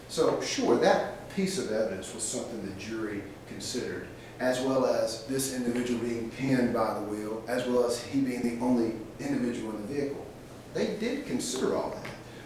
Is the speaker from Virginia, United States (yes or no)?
yes; Lynchburg, Virginia, United States; I'm from Lynchburg